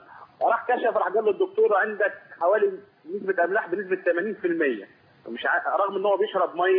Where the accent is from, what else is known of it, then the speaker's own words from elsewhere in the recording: Minya, Minya Governorate, Egypt; من المنيا.